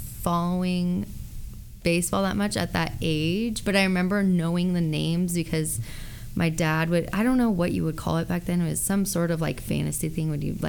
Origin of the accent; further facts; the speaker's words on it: Lake Oswego, Oregon, United States; I mean, I grew up in Lake Oswego, and I had two younger brothers, and we're all really close in age